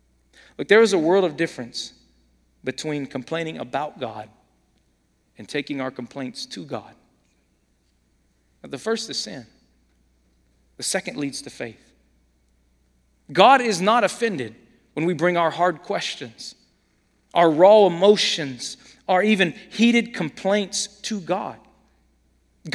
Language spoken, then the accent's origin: English; Atlanta, Georgia, United States; I'm not from San Diego, if y'all don't know that. I'm from Atlanta.